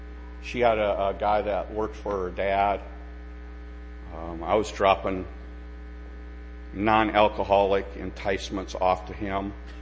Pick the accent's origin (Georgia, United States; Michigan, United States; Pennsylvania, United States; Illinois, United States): Michigan, United States; I think my best friend, Joe and John Cook, my best friend John, growing up in Michigan, was killed himself in a sanitarium at 13.